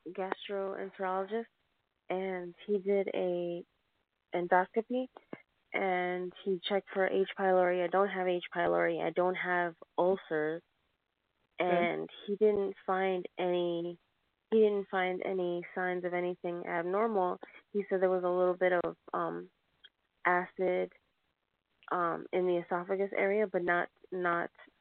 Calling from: Colorado, United States; I'm calling from Colorado.

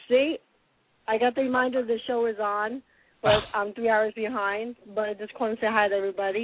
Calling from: Seattle, Washington, United States; I'm calling from Seattle.

